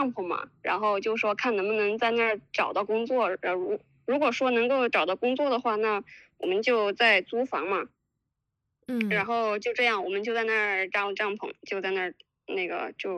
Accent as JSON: {"language": "Chinese", "region": "Sichuan", "country": "China", "moved": "yes", "lives_now": "Australia", "said": "我来自中国的四川，然后今年三月来到澳洲打工度假。"}